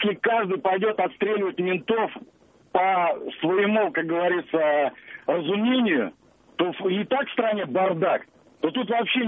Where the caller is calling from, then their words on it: Ufa, Bashkortostan, Russia; я из Уфы, дальнобойщик.